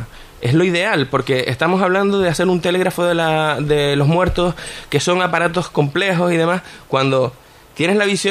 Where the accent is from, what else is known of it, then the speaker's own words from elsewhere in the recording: Canary Islands, Spain; Nosotros, como somos españoles y canarios, pues decimos Ouija y ya está